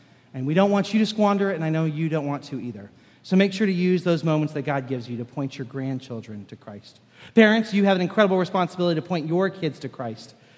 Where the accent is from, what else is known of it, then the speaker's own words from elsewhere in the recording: Kenya; I grew up with him in Kenya.